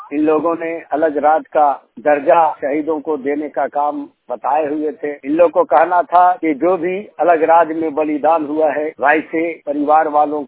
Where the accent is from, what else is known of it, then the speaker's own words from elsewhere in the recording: Jharkhand, India; मकान होसी प्रखंडारी जिला हजारीबाग झारखंड के निवासी हूँ